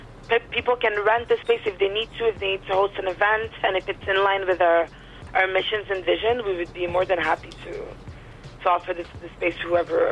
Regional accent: Montreal, Quebec, Canada; born there; My mother is of Haitian origin, and my father is from Cameroon, but I was born in Montreal, Canada.

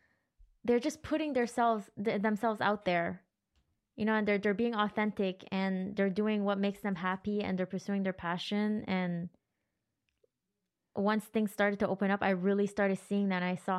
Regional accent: Gatineau, Quebec, Canada; I grew up in Gatineau, which is like, it's not much going on there.

